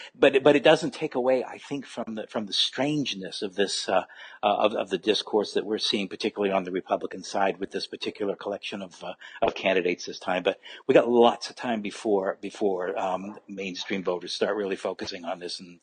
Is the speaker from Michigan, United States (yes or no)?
no; New Hampshire, United States; As you know, I grew up in New Hampshire and cut my teeth on the New Hampshire presidential primaries for years.